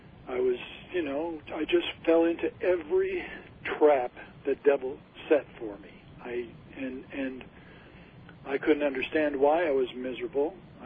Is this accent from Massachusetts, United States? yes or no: yes; Massachusetts, United States; also born or lived in Missouri; I thought my trouble was because I was from Massachusetts, because I didn't like the people.